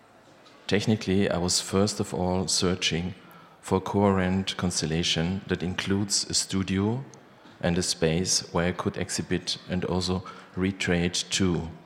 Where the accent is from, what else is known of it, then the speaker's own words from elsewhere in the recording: Vienna, Austria; I'm an artist. We come from Vienna.